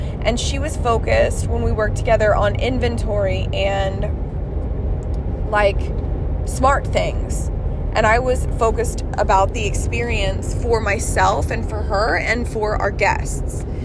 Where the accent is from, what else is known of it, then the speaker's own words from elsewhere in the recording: Sugar Land, Texas, United States; I grew up in Sugarland and I don't understand Houston.